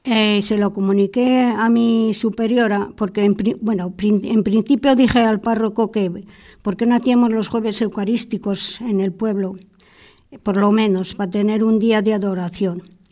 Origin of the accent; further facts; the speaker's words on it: Moral de Hornuez, Castile and León, Spain; Mi pueblo pues, se llama Moral de Ornuez, provincia de Segovia, cerca de Riaza, cerca de Boceiglas, cerca de Sepúlveda, en ese contorno está mi pueblo.